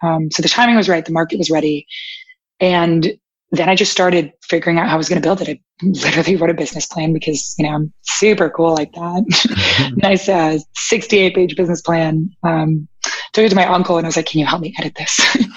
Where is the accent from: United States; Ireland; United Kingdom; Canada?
Canada; I'm Canadian and I recently got my US visa